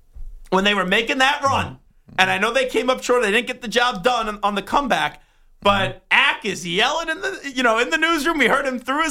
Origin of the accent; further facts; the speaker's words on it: New York, United States; I'm loud. I'm a New Yorker. I'm a Northeast guy.